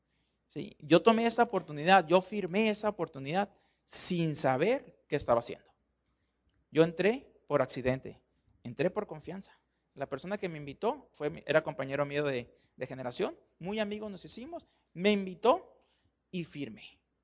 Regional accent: Culiacán, Sinaloa, Mexico; Yo nací aquí en Culichi, ¿sí? Nací aquí en Culiacán, el tercero de cinco

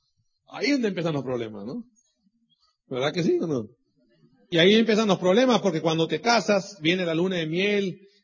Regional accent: Sonora, Mexico; Como te dieron cuenta, somos mexicanos, sonorense, vengo del norte del país.

